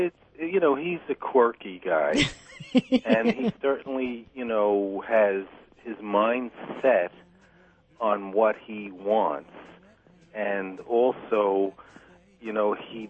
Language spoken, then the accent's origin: English; Brooklyn, New York, United States; And I grew up in Brooklyn, and I really understood what that was.